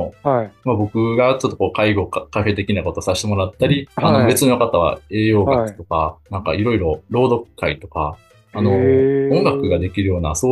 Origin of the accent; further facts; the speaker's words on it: Nabari, Mie, Japan; now in Sakai, Japan; 生まれも育ちも名張でして。